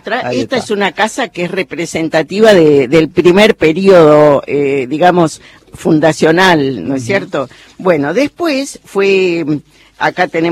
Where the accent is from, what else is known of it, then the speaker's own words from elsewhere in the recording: Buenos Aires, Argentina; now in San Martín de los Andes, Argentina; Un tiempo estuve un poco deprimida porque vengo de Buenos Aires